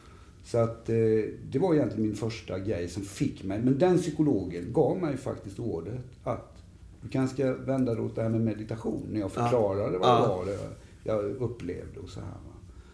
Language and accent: Swedish; Eksjö, Jönköping County, Sweden; Ja, jag växte upp i Småland.